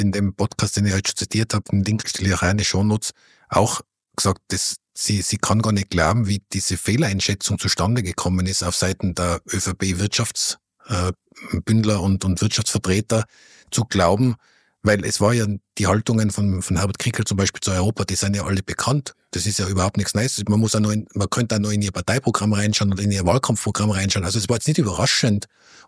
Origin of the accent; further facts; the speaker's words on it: Tyrol, Austria; Jetzt tut mir das natürlich weh, als Tiroler zu sagen